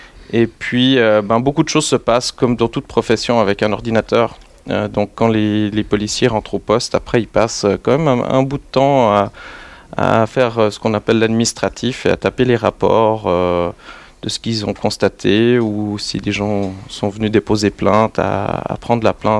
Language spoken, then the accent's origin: French; Morges, Vaud, Switzerland; now in Fribourg, Switzerland; j'ai grandi à Morges, alors c'est un petit clin d'œil à ma jeunesse.